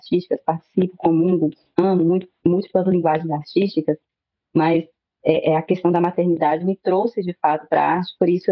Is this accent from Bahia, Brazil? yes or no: yes; Vitória da Conquista, Bahia, Brazil; Sou de Vitória da Conquista, na Bahia.